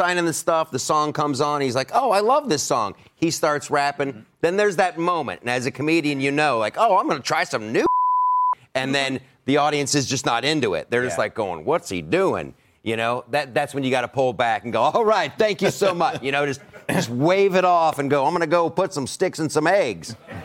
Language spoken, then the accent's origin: English; Ohio, United States; I grew up in Ohio.